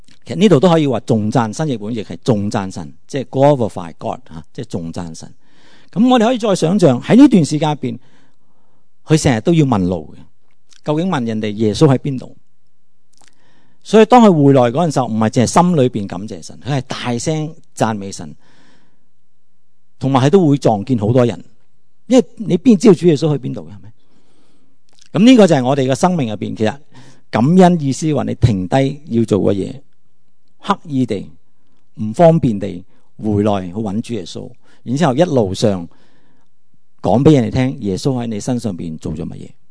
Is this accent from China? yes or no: yes; Guangdong, China; 其他啊讲英文啊，甚至讲中文其他语言咧，都冇我哋广东人咁正。